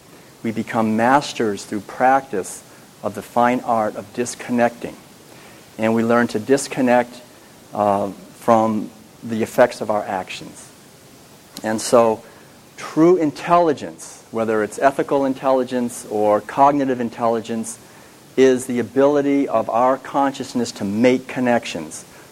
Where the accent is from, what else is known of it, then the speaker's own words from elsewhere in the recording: Concord, Massachusetts, United States; I was born in Concord, Massachusetts, and raised there